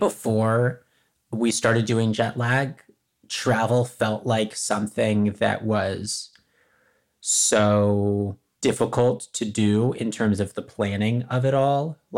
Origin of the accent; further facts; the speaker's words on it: United States; I also say this as an American who can travel visa free to places